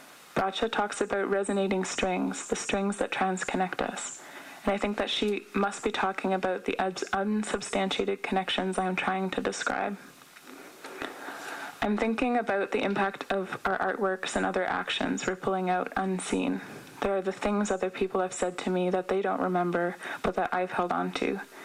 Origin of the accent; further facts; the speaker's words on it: Kuriangi Station, New South Wales, Australia; I am in Kamaragal country, and with all due respect, this is not my country. We are from Kuriangi Station, Rocky Creek, not far from Myall Creek